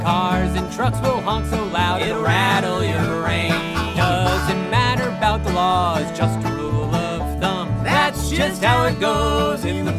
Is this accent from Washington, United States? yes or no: no; New York City, New York, United States; We're from New York City. This one's called